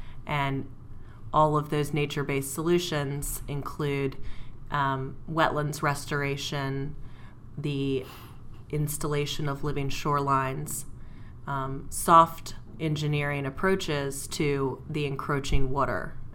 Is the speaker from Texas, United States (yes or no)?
no; Suffolk, Virginia, United States; So I am from Suffolk, Virginia, which is a community just west of where we are here in Norfolk.